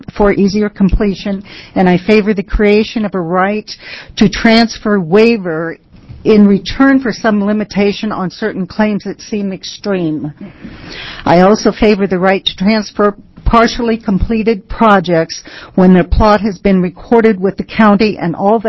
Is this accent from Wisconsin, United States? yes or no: no; Parkdale, Oregon, United States; from Parkdale, Oregon, and I represent the silent citizens of Oregon.